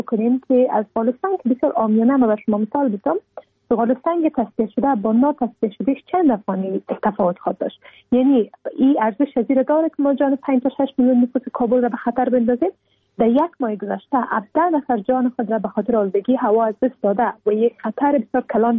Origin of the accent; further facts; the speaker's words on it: Afghanistan; به عنوان یک افغان